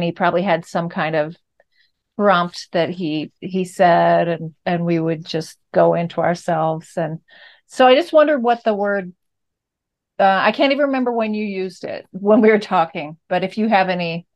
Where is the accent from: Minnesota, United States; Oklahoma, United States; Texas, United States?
Texas, United States; College Station; I grew up in Texas, in the town with Texas A&M.